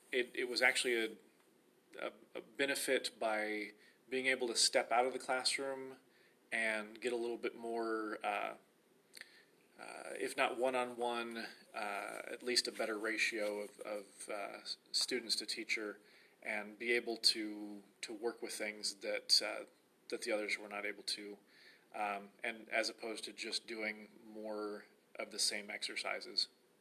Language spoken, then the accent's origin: English; Omaha, Nebraska, United States; Where I grew up in Omaha, Nebraska, the program was mostly in elementary school, so it's been a really long time.